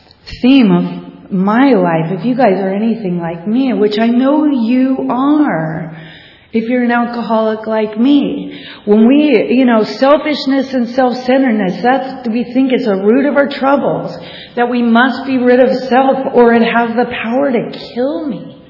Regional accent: Bellingham, Washington, United States; I was born and raised in Bellingham, Washington, and the land of hippies and Birkenstocks and socks and, you know, that's how I rolled.

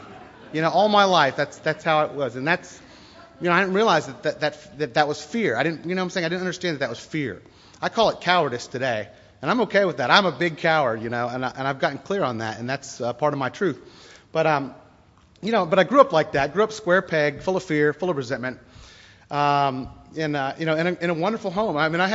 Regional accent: Tampa, Florida, United States; I grew up in Tampa, Florida. I went to a little private Greek Orthodox church school, which had a very good reputation in our town

